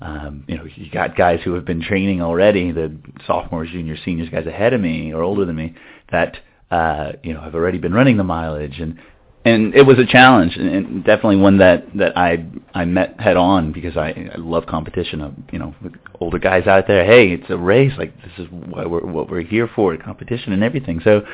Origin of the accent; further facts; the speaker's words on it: Corpus Christi, Texas, United States; And so growing up in Corpus Christi, there's Beach to Bay, which is a big six-person relay marathon. And I was in first grade whenever we moved to Corpus